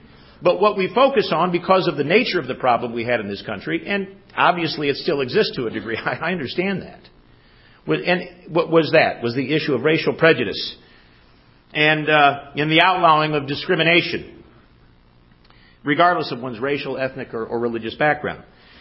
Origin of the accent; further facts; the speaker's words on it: Detroit, Michigan, United States; Now, I didn't grow up in the South, but I grew up in Detroit.